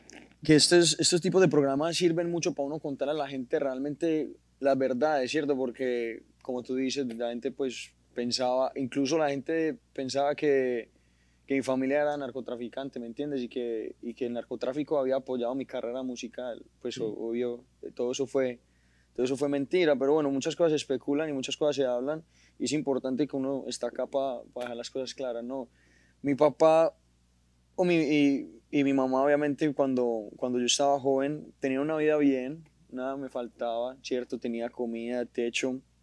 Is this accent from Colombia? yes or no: yes; Colombia; como decimos nosotros en Colombia, o sea, con mi mierda, ¿me entiendes? Con mi tierra